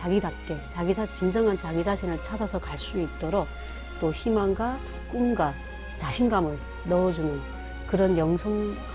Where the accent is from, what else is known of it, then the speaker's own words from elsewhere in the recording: Chongjin, North Hamgyong, North Korea; accent: Hamgyong; also born or lived in Kimchaek; now in South Korea; 함경도 출신이라서 함경도 이제 청진에서 왔기 때문에 그 김책에서 태어났고 또 청진에서 살기도 했어요. 그래서 그쪽에서 와서 굉장히 함경도 말투가 너무 심각했어요.